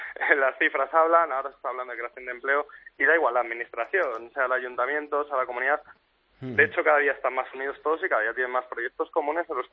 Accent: Madrid, Community of Madrid, Spain; se está creando también en Madrid, yo soy de Madrid

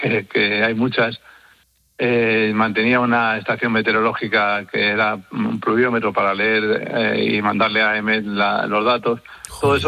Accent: Madrid, Community of Madrid, Spain; yo soy de Madrid y no sabía nada de faros hace 34 años

